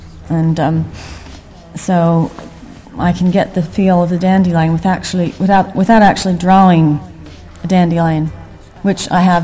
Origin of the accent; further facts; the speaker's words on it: Maryland, United States; where I grew up in Maryland, they were absolutely everywhere.